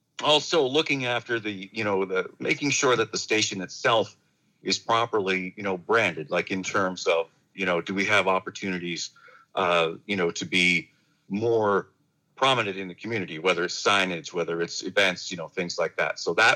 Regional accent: Woodstock, Ontario, Canada; because I grew up here in Woodstock, and I've always listened to local radio, you know, whether it was CJ or, you know, the stations in the U.S.

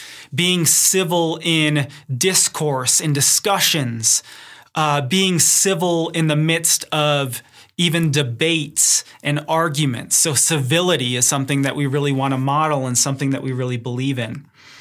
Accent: Detroit, Michigan, United States; Growing up in Detroit, of course, I like all the Detroit sports teams. I'm a huge Michigan Wolverine fan. But now that I live in Colorado

